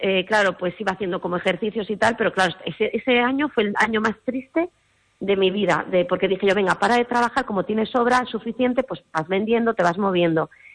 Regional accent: Galicia, Spain; en Galicia, digo, que tendría que ser mi tierra natal de referencia

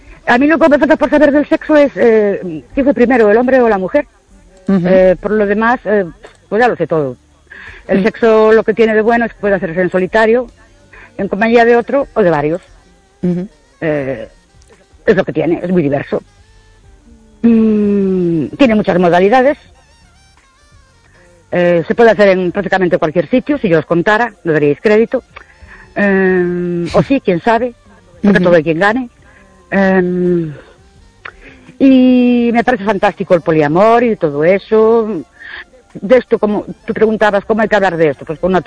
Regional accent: Ourense, Galicia, Spain; de Ourense, hoy os llamo desde la Reserva Nativa Norteamericana de los Indios, Arapahoe.

